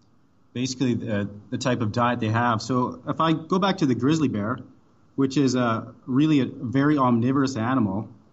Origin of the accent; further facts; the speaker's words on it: Canada; now in Australia; Yeah, I came here from Canada to study my PhD here at the University of Sydney. What I was involved in back in Canada was studying grizzly bears, actually.